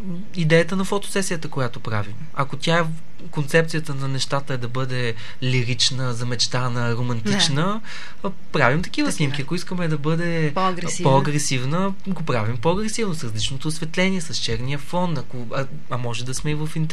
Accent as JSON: {"language": "Bulgarian", "town": "Plovdiv", "region": "Plovdiv Province", "country": "Bulgaria", "tie": "born or raised there", "said": "аз съм от Пловдив родом, там завърших строителния техникум."}